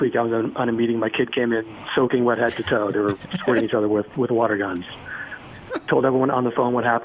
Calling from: Virginia, United States; Hey, I'm calling from Virginia, Mike.

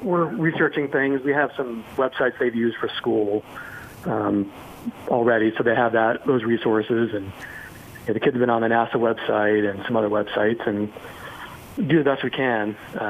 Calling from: Virginia, United States; Hey, I'm calling from Virginia, Mike.

